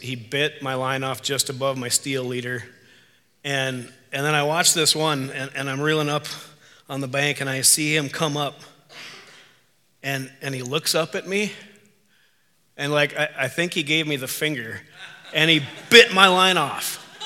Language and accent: English; North Dakota, United States; also born or lived in Wisconsin; And yes, I know I'm from North Dakota. I did live in Wisconsin for a while, so I can start a saw, cut a tree down.